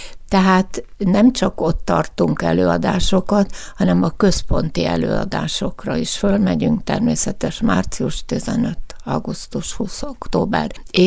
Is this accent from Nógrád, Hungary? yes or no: no; Nyíregyháza, Szabolcs-Szatmár-Bereg, Hungary; Nagyon büszke vagyok, hogy nyíregyházi vagyok.